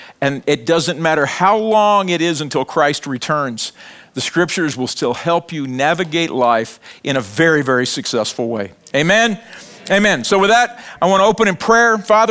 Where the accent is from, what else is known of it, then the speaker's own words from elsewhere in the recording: Bible Belt, United States; I grew up in the Bible Belt. Church people annoyed me.